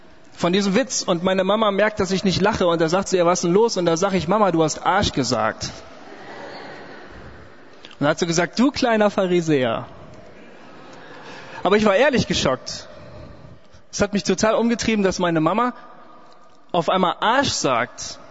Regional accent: Bremen, Germany; Ich bin in einem sozial eher schwachen Stadtteil aufgewachsen, in Bremen, meiner Heimatstadt.

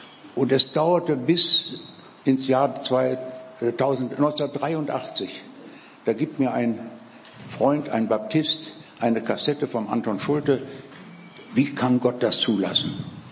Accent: Bergisch Gladbach, North Rhine-Westphalia, Germany; ich komme aus Bergisch Gladbach. Ich bin Jahrgang 29. und katholisch getauft, katholisch erzogen

